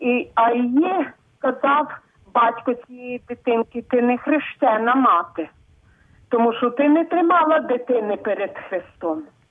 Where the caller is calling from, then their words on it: Zhytomyr, Zhytomyr Oblast, Ukraine; Ви знаєте, я з Житомира.